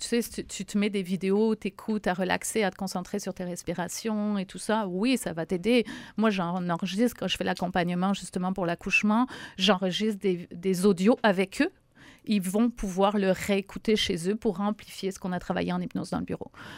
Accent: France; je suis française d'origine

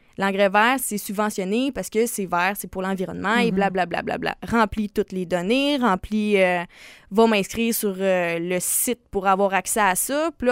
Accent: Quebec, Canada; C'est savoir, c'est qu'est-ce qu'on veut en tant que Québécois pour les agriculteurs

